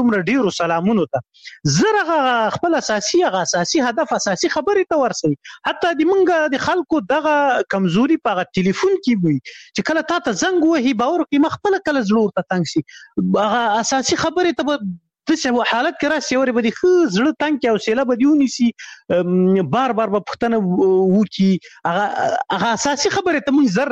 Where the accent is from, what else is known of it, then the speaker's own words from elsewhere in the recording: Khyber Pakhtunkhwa, Pakistan; ما ماشومتوب په شمشتو کې تیر کړی، شمشتو مهاجرینو کمپوس، هغه د هغه پخواني جهادي رهبرانو ندیو رهبر کمپ و مشهور کمپ و زه په هغه کې لوی سوی یم.